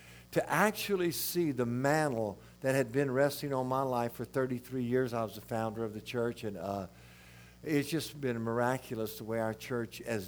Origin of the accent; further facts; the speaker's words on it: Baton Rouge, Louisiana, United States; I'm from Baton Rouge, originally born and raised in Baton Rouge. I live in the country now.